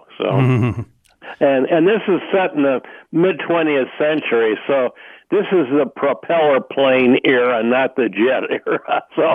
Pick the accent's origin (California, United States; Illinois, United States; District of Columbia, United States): Illinois, United States; Chicago; Well, I grew up in the Chicago area, and I went to school in the Chicago area at Northwestern University